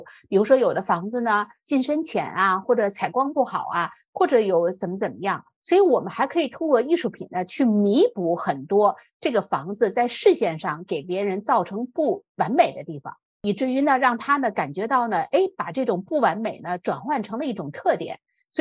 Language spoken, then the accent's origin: Chinese; China; 但是我们作为中国人来讲呢，这个是我们生活当中不能回避的事情